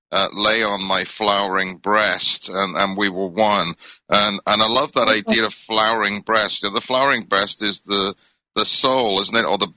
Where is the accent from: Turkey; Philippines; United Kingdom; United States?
United Kingdom; I grew up in Britain, of course, and it was a secular society back then.